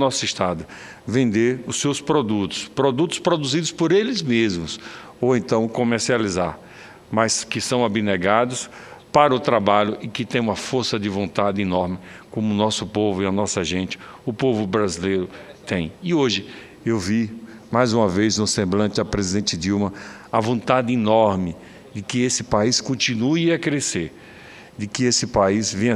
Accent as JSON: {"language": "Portuguese", "town": "Itabaiana", "region": "Sergipe", "country": "Brazil", "tie": "born there", "said": "E aqui, em seus 123 anos de emancipação, Itabaiana possa se orgulhar cada vez mais dos seus filhos. Senhor presidente, agradeço aqui por essas palavras e dizer que é uma honra muito grande ter nascido naquele can"}